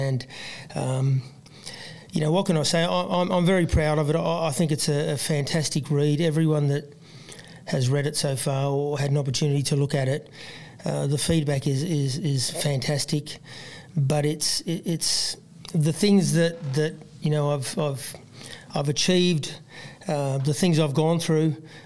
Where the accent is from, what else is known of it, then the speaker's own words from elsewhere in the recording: Canberra, Australian Capital Territory, Australia; and I grew up in Canberra, you know, wanting to play rugby league for Australia